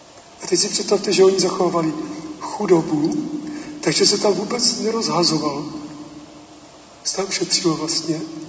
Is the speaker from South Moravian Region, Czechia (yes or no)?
yes; South Moravian Region, Czechia; Říká, odkud jste vlastně z té Moravy? Říkám, z jižní Moravy.